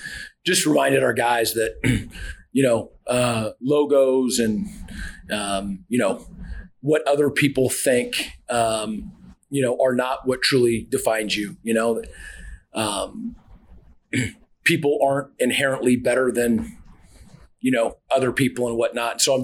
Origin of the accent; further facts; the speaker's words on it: California, United States; also born or lived in Seattle; You know, coming out west. I'm from California and Seattle and all